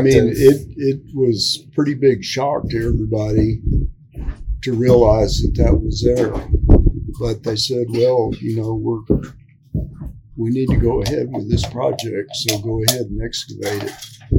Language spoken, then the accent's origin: English; Texas, United States; Well, I was also from South Texas, and I was real interested in the archaeology of that part of the state.